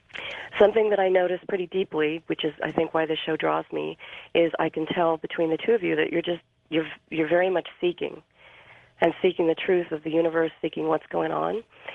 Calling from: San Francisco, California, United States; San Francisco.

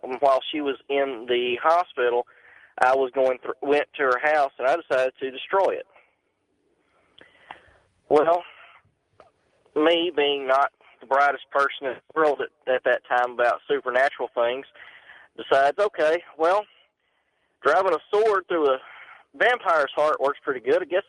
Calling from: Texas, United States; I'm calling from Texas.

